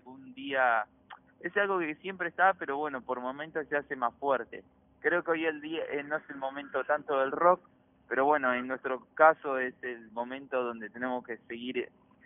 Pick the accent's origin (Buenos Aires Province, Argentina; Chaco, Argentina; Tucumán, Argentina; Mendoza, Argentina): Buenos Aires Province, Argentina; Como también las bandas que somos de acá, de Conurbano, de Buenos Aires